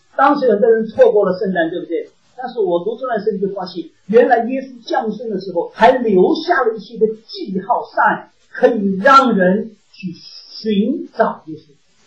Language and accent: Chinese; China; 我们中国人有一种寻求上帝的智慧